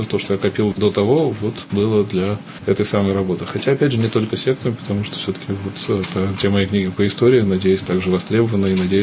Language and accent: Russian; Moscow, Russia; я родился в России, вырос в России, и тут мое место.